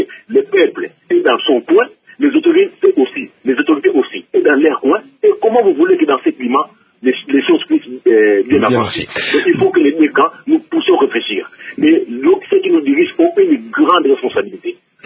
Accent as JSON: {"language": "French", "region": "Kongo Central", "country": "DR Congo", "said": "Et moi, comme je suis venu du Bakongo"}